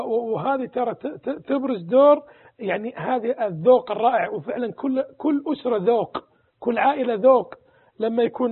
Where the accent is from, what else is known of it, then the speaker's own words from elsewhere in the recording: Saudi Arabia; بعض الأسر عندنا في السعودية